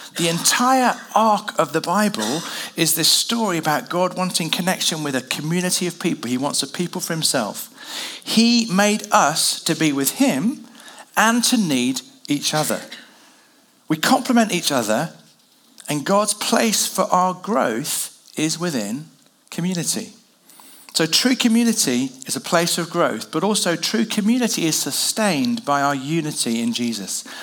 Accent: England, United Kingdom; My goodness, I'm very English, talking about the weather.

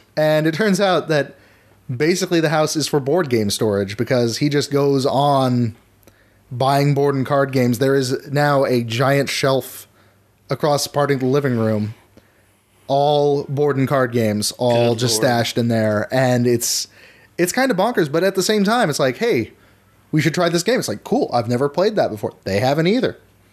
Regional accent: Alaska, United States; Like, growing up in Alaska.

